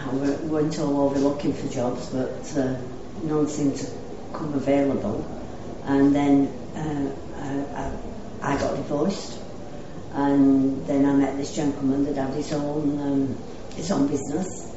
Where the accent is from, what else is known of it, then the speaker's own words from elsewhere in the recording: Blackburn, North West England, United Kingdom; I come from Blackburn originally